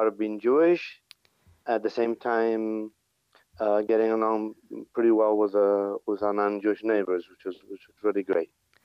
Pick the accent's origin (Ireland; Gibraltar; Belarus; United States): Gibraltar; Growing up in Gibraltar was really actually quite a unique experience. It's a very small, tight community.